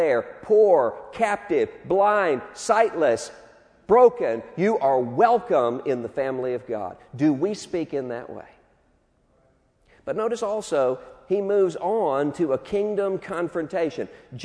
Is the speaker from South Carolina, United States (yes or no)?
no; Mississippi, United States; Brett Favre is from my hometown. I went to college with Brett Favre.